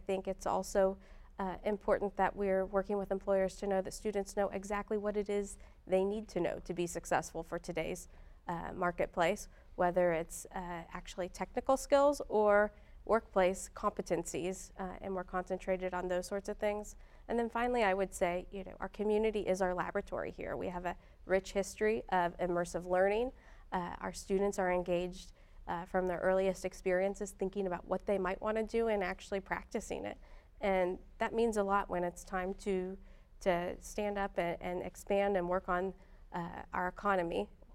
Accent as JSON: {"language": "English", "town": "Muncie", "region": "Indiana", "country": "United States", "tie": "born or raised there", "said": "So I grew up here in Muncie, and when it was time for college, I was a little bit shy at the time, so I went to a college south of here, Indiana University"}